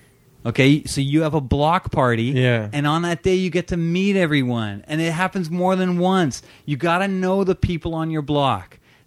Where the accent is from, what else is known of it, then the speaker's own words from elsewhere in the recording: Brampton, Ontario, Canada; I grew up in Brampton. I was visiting my parents.